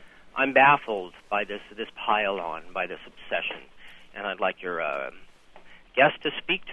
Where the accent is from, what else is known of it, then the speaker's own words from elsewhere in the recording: California, United States; I'm another Californian that's baffled by all of this.